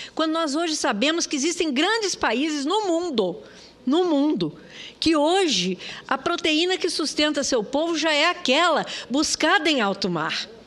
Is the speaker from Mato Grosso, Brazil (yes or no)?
yes; Mato Grosso, Brazil; não é porque eu sou de Mato Grosso, né? Um estado que, aliás, todos estão convidados para ir a Mato Grosso comer as delícias das nossas peixadas, né?